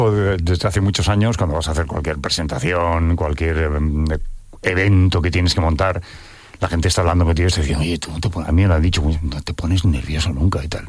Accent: Catalonia, Spain; yo soy muy catalán y muy español, por todos los costados que tengo, pero no, a lo mejor no soy tan valenciano.

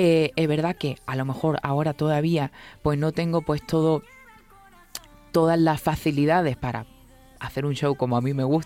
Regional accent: Pizarra, Andalusia, Spain; yo soy de un pueblo de Málaga que se llama Pizarra

